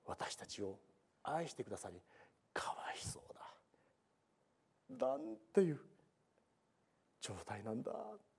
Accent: Niigata, Japan; 新潟で生まれ育ったですけれども、

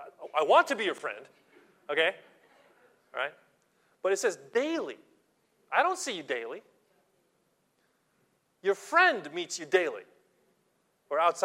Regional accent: San Pedro, California, United States; I grew up in San Pedro, California, Los Angeles. My city had three military bases, United States Air Force, Navy, and Marines.

